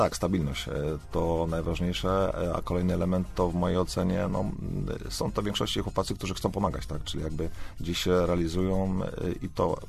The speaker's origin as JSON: {"language": "Polish", "town": "Leszno", "region": "Greater Poland Voivodeship", "country": "Poland", "tie": "born or raised there", "said": "Też, jestem rodowitym leszczyniakiem."}